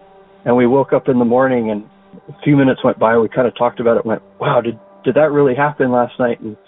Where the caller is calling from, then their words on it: Hawaii, United States; I'm calling from the Big Island of Hawaii.